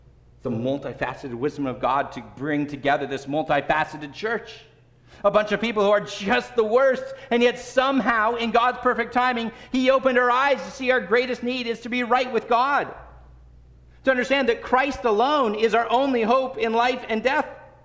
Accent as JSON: {"language": "English", "region": "California", "country": "United States", "moved": "yes", "said": "Now, I came to Michigan from California, and we don't really have fall in California, at least in Southern California, where I'm from."}